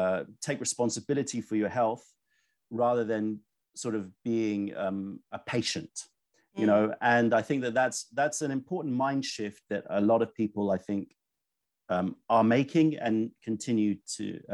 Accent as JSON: {"language": "English", "region": "London", "country": "United Kingdom", "tie": "born there", "also_born_or_lived": "New York", "said": "I'm a city boy. I was born in London and studied in New York, you know, so like I love cities."}